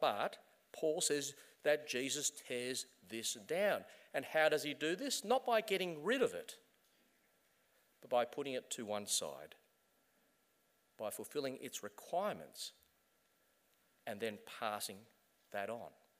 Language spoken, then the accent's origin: English; Australia; I'm Australian, I'm Chinese